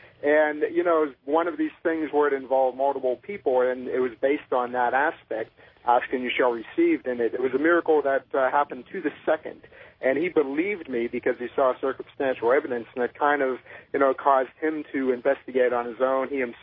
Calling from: Pittsburgh, Pennsylvania, United States; I'm calling from Pittsburgh, and pleasure to be on the show.

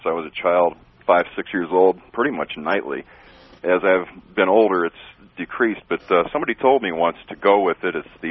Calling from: Pinetop, Arizona, United States; I'm calling from Pine Top, Arizona, listening to you on the net from Boise, Idaho.

